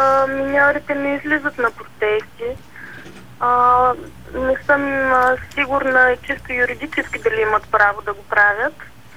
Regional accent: Stara Zagora, Stara Zagora Province, Bulgaria; also born or lived in France; От Стара Загора съм и живея тук от 5 години.

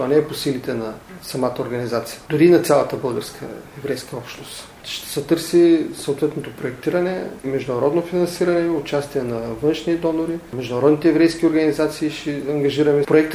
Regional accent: Varna, Varna Province, Bulgaria; първо съм роден във Варна, израснал съм във Варна, свързан съм с военноморските сили достатъчно

